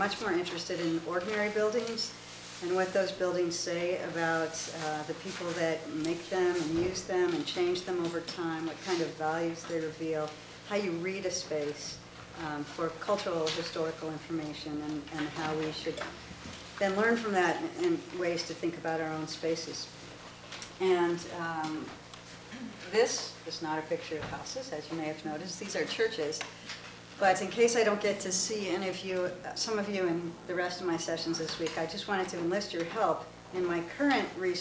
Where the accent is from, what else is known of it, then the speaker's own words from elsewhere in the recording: Valparaiso, Indiana, United States; I'm from Valparaiso, Indiana.